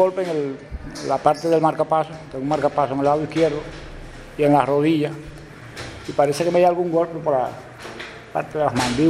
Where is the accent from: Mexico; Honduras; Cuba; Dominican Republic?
Cuba; Vado del Yeso, Granma; Soy de Vado del Yeso.